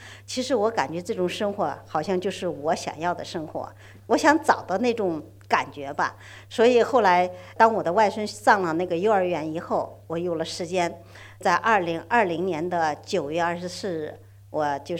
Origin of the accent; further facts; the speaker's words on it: Tibet, China; born there; 我是一个藏二代，就是我是在西藏出生的。我父母当时是西藏的援藏工人，后来我们内调了以后